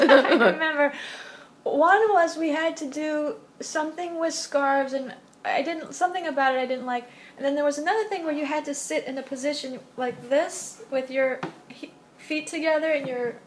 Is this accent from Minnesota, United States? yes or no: no; New York City, New York, United States; I guess it's one of the bounties of growing up in New York.